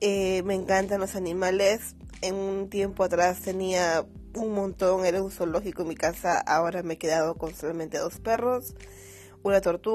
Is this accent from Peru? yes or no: yes; Lima, Peru; soy de Perú, acá en Lima. Estuve estudiando contabilidad